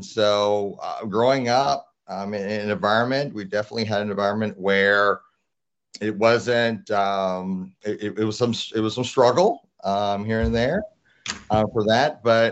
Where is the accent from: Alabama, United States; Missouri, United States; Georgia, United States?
Missouri, United States; St. Louis; now in Texas, United States; So I am from St. Louis. I'm from the Midwest. So used to the cold. I'm in Texas right now. So it's a fairly cold, but it's still not to the level of where I'm from in St. Louis.